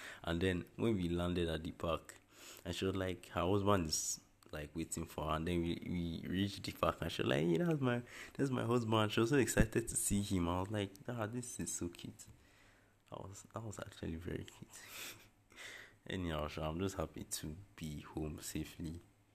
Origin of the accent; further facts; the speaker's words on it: Nigeria; Like, always hoping as a Nigerian, because that's like the only thing you have, right?